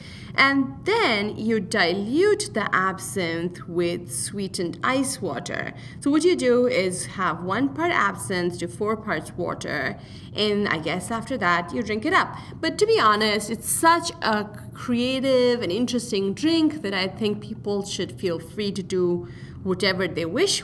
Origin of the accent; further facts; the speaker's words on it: India; growing up in India